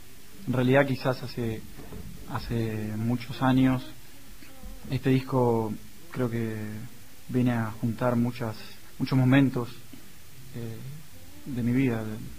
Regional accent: Salta, Argentina; Y después a Salta, que es de donde soy.

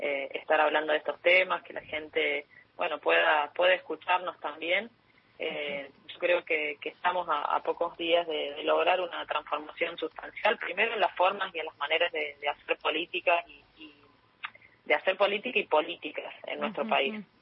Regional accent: San Luis, Argentina; ustedes saben que yo vengo de San Luis

